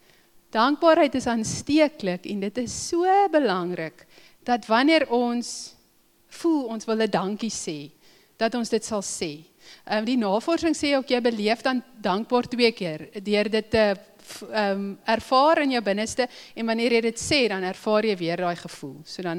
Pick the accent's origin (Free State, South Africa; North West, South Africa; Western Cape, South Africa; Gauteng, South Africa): Free State, South Africa; Ek het in die Vrystaat groot geword